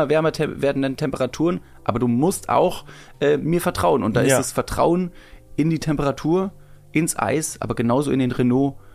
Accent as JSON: {"language": "German", "town": "Ingolstadt", "region": "Bavaria", "country": "Germany", "said": "Naja, ich komme aus Bayern und da gibt's. Ich komme aus Ingolstadt und nicht allzu weit entfernt gibt's ein Dorf, das heißt Tittingen."}